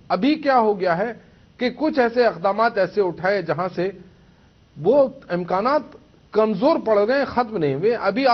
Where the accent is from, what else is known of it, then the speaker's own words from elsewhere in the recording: India; میں تو مصر کا باشندہ نہیں ہوں، شہری نہیں ہوں، میں تو ہندوستانی ہوں